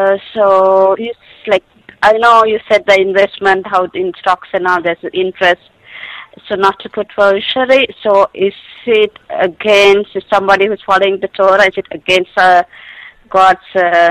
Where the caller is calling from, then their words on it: Canada; I'm calling from Canada.